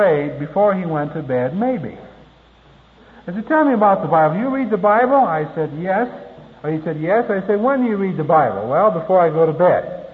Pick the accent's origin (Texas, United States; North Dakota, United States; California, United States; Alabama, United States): California, United States; I was invited by a friend of mine to come to my hometown out in California to help him do follow-up for a youth work that he had.